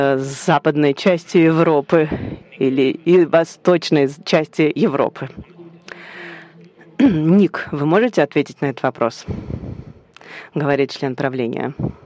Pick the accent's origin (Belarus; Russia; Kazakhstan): Kazakhstan; я из Казахстана, я работаю в юридическом центре